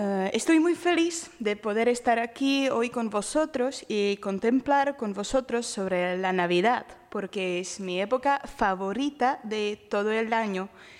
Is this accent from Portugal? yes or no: no; Seville, Andalusia, Spain; now in Prague, Czech Republic; Yo soy de Sevilla y, como seguramente sabéis, es un poquito, digamos que el tiempo en Sevilla es muy diferente del tiempo que suele hacer aquí en Praga.